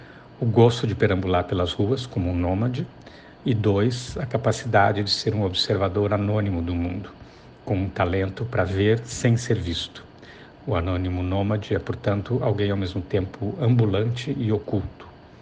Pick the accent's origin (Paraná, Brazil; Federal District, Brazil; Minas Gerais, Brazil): Paraná, Brazil; Curitiba; born there; E existe ainda a minha cidade natal, Curitiba, que está sempre ali, toda hora sendo lembrada e comparada com as outras cidades